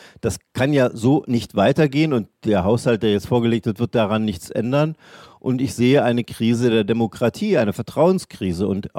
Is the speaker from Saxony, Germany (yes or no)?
yes; Saxony, Germany; ich komme aus Sachsen.